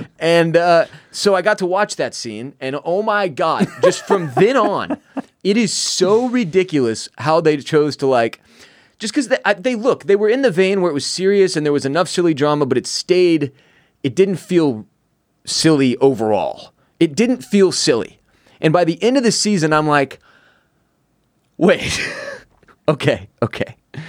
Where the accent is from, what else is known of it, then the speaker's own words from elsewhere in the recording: Houston, Texas, United States; And we're like, we're from Houston.